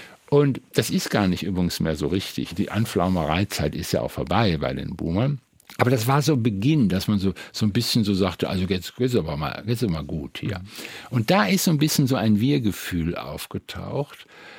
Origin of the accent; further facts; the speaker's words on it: West Berlin, Berlin, Germany; dass ich meine Jugend in West-Berlin zugebracht habe.